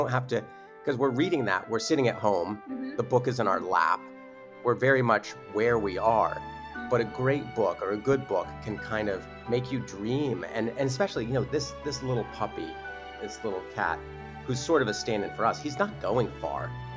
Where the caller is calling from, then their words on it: New York City, New York, United States; okay, so I'm talking from New York City, and there are huge buildings all around me